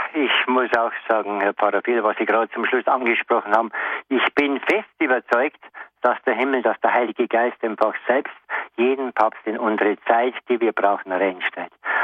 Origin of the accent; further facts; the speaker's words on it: Regensburg, Bavaria, Germany; der aus meiner Heimat da aus Regensburg ja auch ist oder viel da bei uns selbst